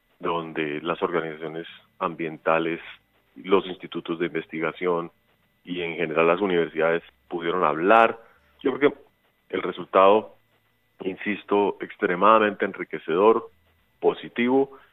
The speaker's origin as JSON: {"language": "Spanish", "country": "Colombia", "said": "el Plan de Acción de Biodiversidad que aprobamos como colombianos"}